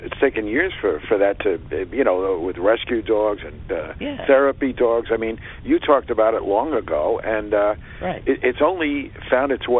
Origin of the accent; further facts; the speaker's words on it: New York, United States; Now, I grew up in New York, as you did